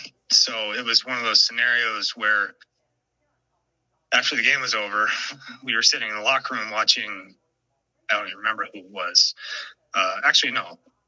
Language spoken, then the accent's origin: English; Seattle, Washington, United States; So growing up in Seattle, we did get to go, me and my dad, to an All-Star game.